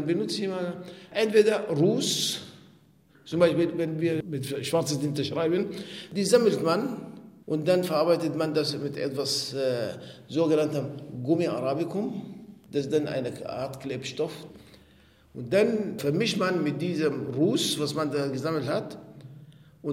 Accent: Sudan; Ich bin aus dem Sudan. Ich habe Germanistik studiert und in Sprachwissenschaft promoviert.

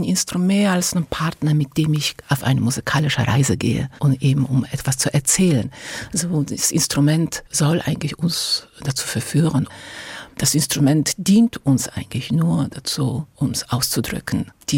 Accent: Szczecin, West Pomeranian Voivodeship, Poland; In Polen, also in Stettin.

